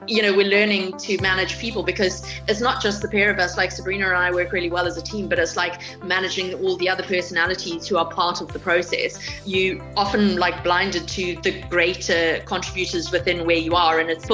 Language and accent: English; South Africa; now in United Kingdom; I'm South African, so I'm always like running cold in the UK.